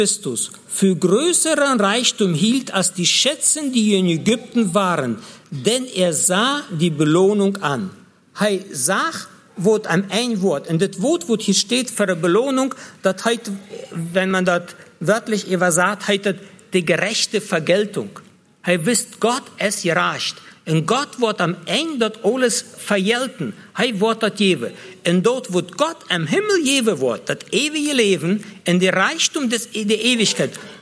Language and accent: German; Russia; German is a second language; Bei uns in Russland wäre das so, dass die alle mit 15 Jahren zur Jugend gingen.